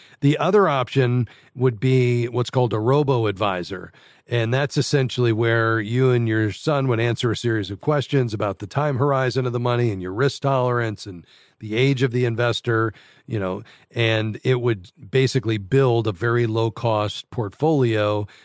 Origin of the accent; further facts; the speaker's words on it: Fort Lauderdale, Florida, United States; Let's go to Fort Lauderdale, Florida, my hometown.